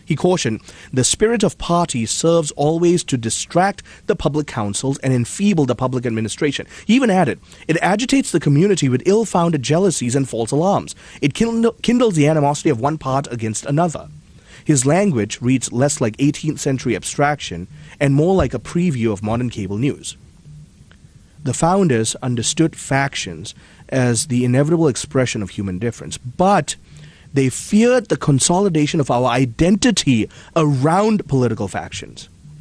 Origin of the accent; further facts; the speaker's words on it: Malaysia; I watched every State of the Union as a child growing up in Malaysia.